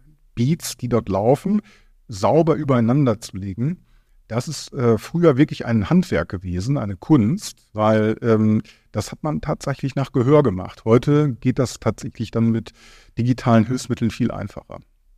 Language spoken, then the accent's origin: German; North Rhine-Westphalia, Germany; ich komme ja aus Münsterland ursprünglich.